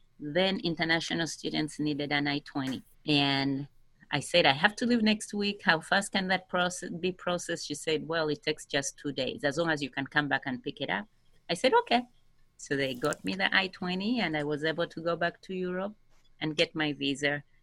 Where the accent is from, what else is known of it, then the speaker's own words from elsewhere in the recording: Uganda; English is a second language; now in United States; So you have a variety of accents in Uganda. So in schools, we had to speak English, and that's how I learned English. But at home, you speak your vernacular language.